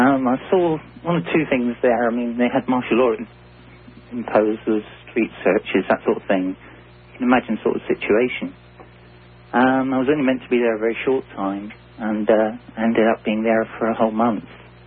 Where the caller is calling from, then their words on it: South East England, United Kingdom; Well, I'm just outside London in England.